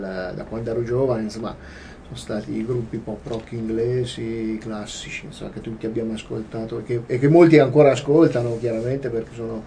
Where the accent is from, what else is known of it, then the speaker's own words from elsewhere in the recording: Perugia, Umbria, Italy; also born or lived in Marciano; Umbro doc, sono nato... a Marciano, ma mi sono trasferito a Perugia che ero piccolissimo, a un anno